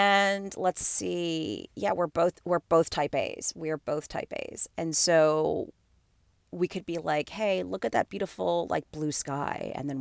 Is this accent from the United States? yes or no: yes; Manhattan, New York, United States; now in Tampa, United States; I'm born and raised in Manhattan. He's from Georgia. Met in New York. We lived in Manhattan together.